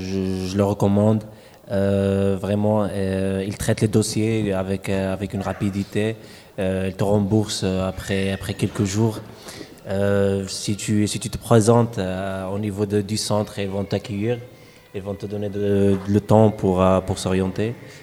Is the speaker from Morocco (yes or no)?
yes; Morocco; Chez nous, au Maroc